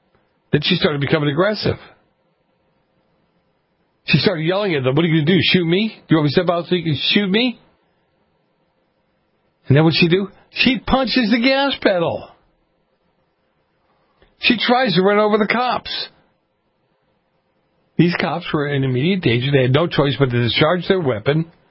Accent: Massachusetts, United States; Another story out of my home state of Massachusetts.

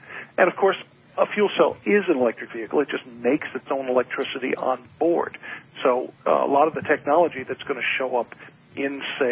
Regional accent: New York, United States; now in Detroit, United States; Route 35, where I grew up outside of New York.

